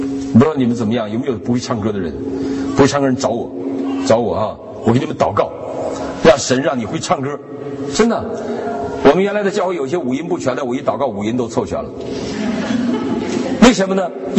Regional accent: Northeast China, China; 我们在东北农村，我们不用这东西，我们用什么？用唢呐

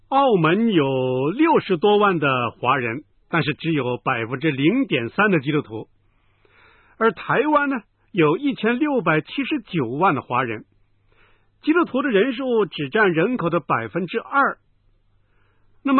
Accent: Guangdong, China; 那就是咱们广东人讲的一句话

